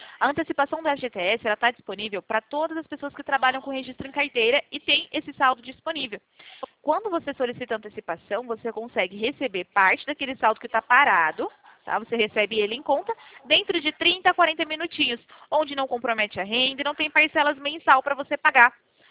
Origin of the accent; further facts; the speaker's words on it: Campinas, São Paulo, Brazil; Não, não, eu sou de Campinas.